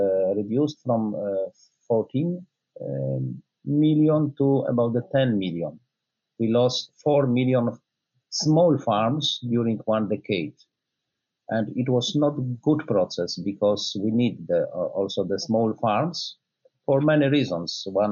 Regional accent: Poland; English is a second language; like in pig farming country, which I know best, my home country, Poland.

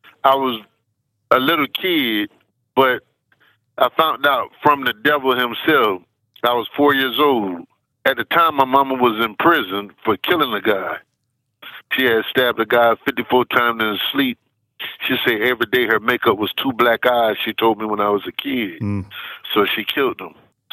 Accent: Norristown, Pennsylvania, United States; born there; I was born in Norristown, Pennsylvania. One mom, never knew my dad.

